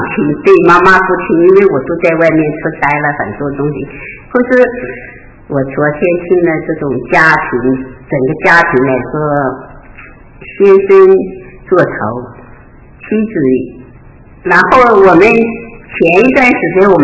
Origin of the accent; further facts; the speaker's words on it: China; 我们说，我因为我们是大陆的，可能大陆的像